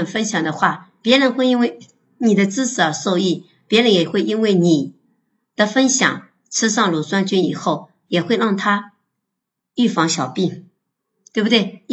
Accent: China; 我们中国人一般都追求的比较瘦嘛

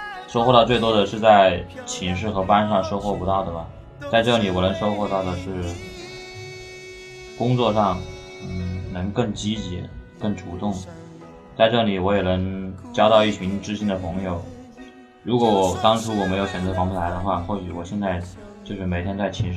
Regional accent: Hubei, China; 而我是就是湖北省本地的，所以说我基本上可以一个月回去一次

